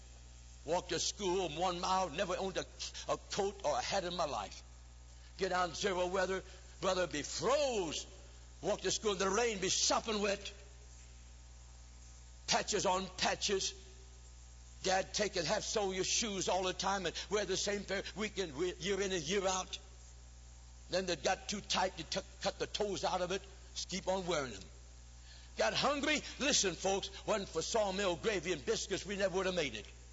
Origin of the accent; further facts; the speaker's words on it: East St. Louis, Illinois, United States; See, I was brought up in East St. Louis, Illinois.